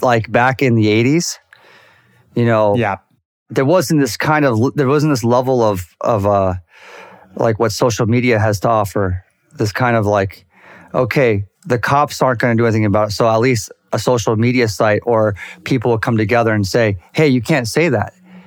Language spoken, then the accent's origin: English; Newport Beach, California, United States; I know because I grew up in Orange County. You know, I grew up in Newport Beach. At the time, was 96% white.